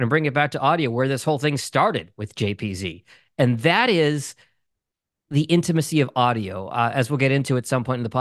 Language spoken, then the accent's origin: English; Boston, Massachusetts, United States; I grew up in the Boston area. My dream gig was to be the play-by-play voice of the New England Patriots.